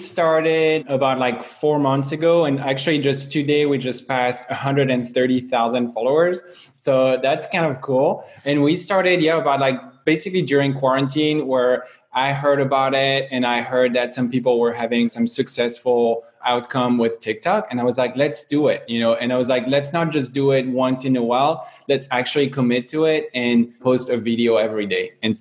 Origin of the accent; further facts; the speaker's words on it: Paris, Île-de-France, France; moved away as an adult; now in United States; So I'm from France, I'm from Paris originally.